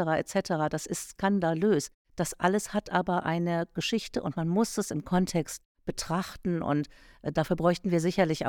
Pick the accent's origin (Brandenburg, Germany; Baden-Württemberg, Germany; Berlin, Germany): Berlin, Germany; born there; ich bin 1962 in Berlin geboren, in West-Berlin geboren. Und ich bin aufgewachsen auch mit der späten Frauenbewegung.